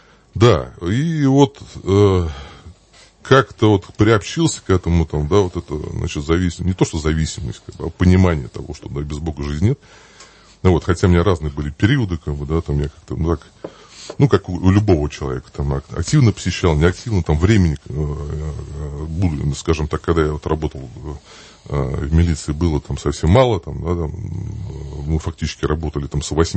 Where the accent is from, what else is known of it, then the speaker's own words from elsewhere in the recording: Moscow Oblast, Russia; потому что я из Московской области